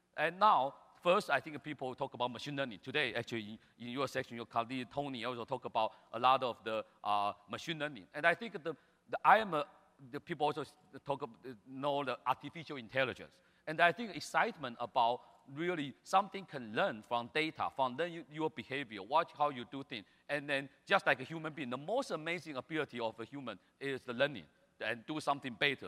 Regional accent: Beijing, China; English is a second language

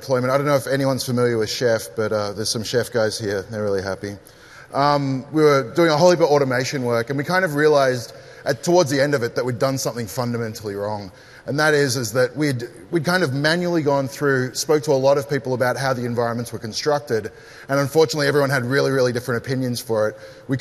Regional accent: Australia; I'm Australian. I work for this company.

